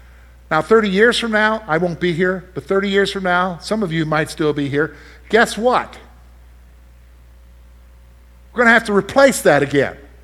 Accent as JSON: {"language": "English", "town": "Columbia", "region": "South Carolina", "country": "United States", "tie": "born or raised there", "said": "I want to go back to the house I grew up in Columbia, Northeast Richland County."}